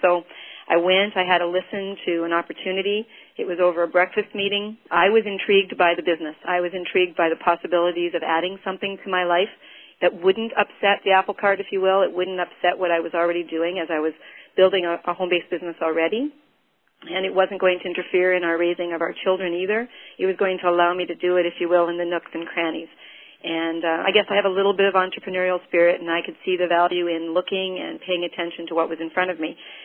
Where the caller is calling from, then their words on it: Winnipeg, Manitoba, Canada; Actually, we're sitting in our home-based office in Winnipeg, Manitoba, Canada.